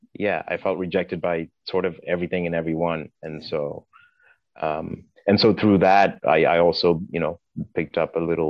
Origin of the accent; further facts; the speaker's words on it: Zimbabwe; now in United States; Growing up in Zimbabwe, for example